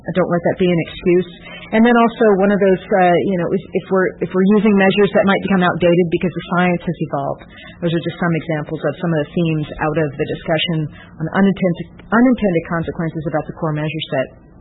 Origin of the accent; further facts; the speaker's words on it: Pacific Northwest, United States; I'm out here from the Pacific Northwest.